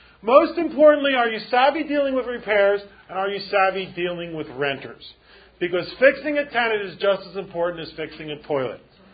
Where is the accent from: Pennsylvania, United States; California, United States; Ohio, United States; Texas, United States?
Pennsylvania, United States; Philadelphia; But I grew up in Philadelphia. You ever been to Philadelphia? You're not missing anything.